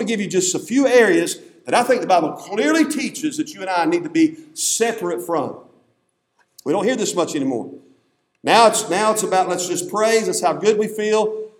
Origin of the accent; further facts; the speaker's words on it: United States; The world, even our culture, and I'm an American, but it's all about becoming something.